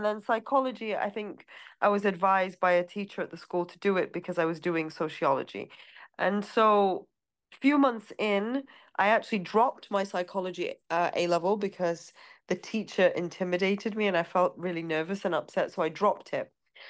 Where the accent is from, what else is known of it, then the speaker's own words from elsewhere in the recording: Riyadh, Riyadh Province, Saudi Arabia; I grew up in Riyadh in Saudi Arabia. And my mom was a teacher and then a head teacher at the school that I was at.